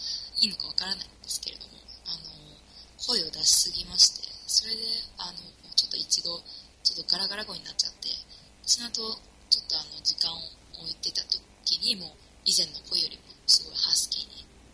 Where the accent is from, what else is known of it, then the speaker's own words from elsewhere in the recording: Kagawa, Japan; now in Tokyo, Japan; 今私は東京の大学の方に通ってるんですけど、私の出身自体が香川県なんですけど、